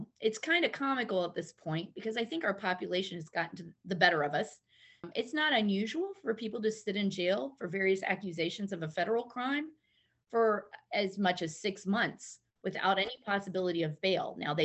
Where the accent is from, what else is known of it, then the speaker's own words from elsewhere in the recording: United States; We as Americans tend to step back from our police and our court system.